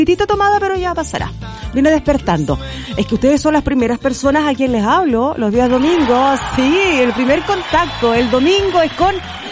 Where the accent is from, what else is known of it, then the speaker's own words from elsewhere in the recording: San Pedro de la Costa, Biobío, Chile; sobre todo ahí de donde yo vengo, sé que está la Feria Libre de San Pedro de la Costa